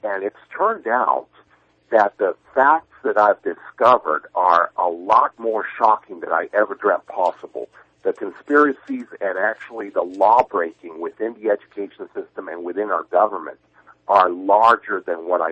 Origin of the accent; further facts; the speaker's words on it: New York, United States; As far as a United States citizen and as far as an American born and bred here, born in New York, I am for personal choice